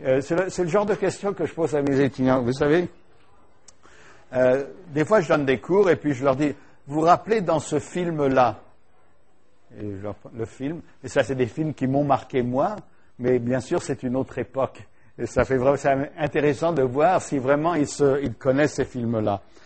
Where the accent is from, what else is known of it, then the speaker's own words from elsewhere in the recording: France; Je viens de France